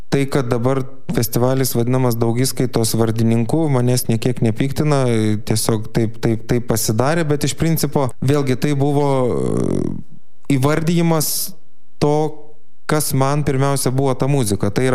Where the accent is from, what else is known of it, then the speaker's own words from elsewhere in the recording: Samogitia, Lithuania; Viskas prasidėjo Plungė dėl to, kad aš esu žemaitis.